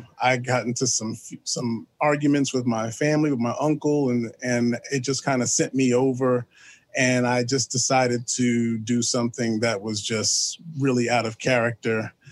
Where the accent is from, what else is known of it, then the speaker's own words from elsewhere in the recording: New York City, New York, United States; Okay, well, I am from New York City. I was born in Manhattan.